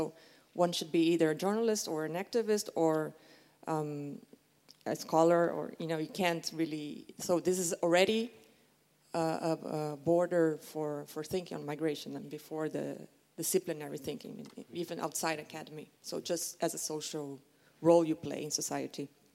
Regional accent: Brazil; And I'm from Brazil

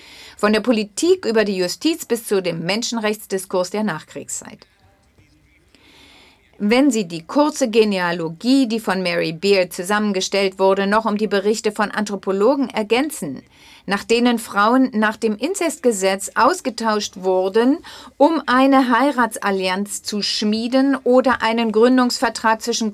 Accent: Colombia; Ich komme aus Kolumbien, Lateinamerika

